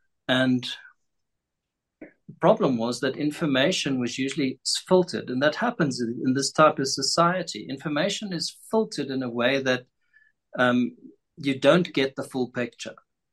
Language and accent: English; South Africa; I was born in the year in which South Africa declared its independence unilaterally from Britain